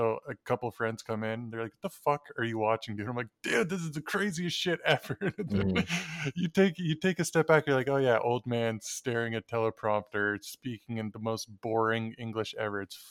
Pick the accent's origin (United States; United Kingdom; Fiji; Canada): Canada; And I'm wondering, just being a Canadian, do you have any faith in our currency